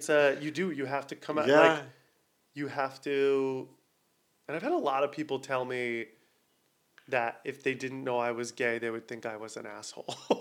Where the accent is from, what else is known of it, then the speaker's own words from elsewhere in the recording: Ohio, United States; I grew up in Ohio where I, like, learned to code switch.